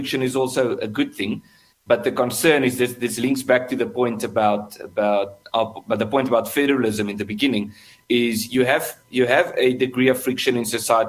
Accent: South Africa; But I'm also South African.

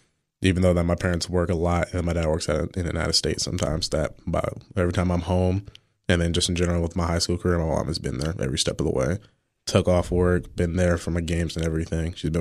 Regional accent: Kings Mills, Ohio, United States; Well, I'm from Kings Mills, Ohio. There's a little bit 20 minutes north of downtown Cincinnati

